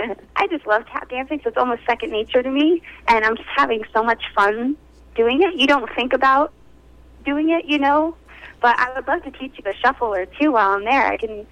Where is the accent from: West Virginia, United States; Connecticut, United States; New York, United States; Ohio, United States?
New York, United States; Red Hook; I grew up in Red Hook, so Dutchess County. So my husband and I, last year, we lived in Cortland Manor, so we love the Hudson Valley